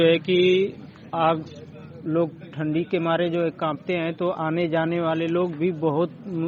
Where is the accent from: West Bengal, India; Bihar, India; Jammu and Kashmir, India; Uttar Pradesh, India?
Uttar Pradesh, India; Tirchhi; मैं तिरछी का रहने वाला हूँ।